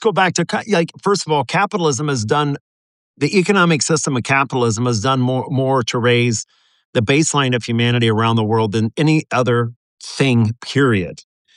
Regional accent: Omaha, Nebraska, United States; I'm from Omaha, Nebraska.

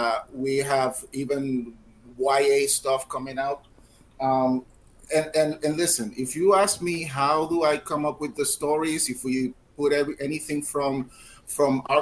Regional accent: Puerto Rico; I'm from Puerto Rico

